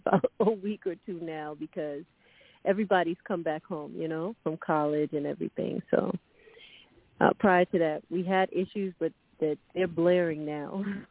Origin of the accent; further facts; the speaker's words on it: United States; born there; My dad's from West Africa. I was born here in the States. So, yeah, Washington, D.C. is where I reside.